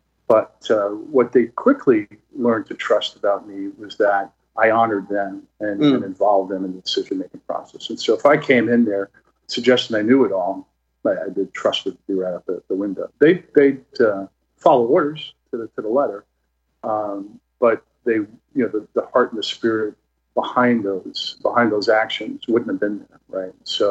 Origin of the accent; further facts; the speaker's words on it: New York City, New York, United States; growing up in New York City, as you can imagine, is pretty intense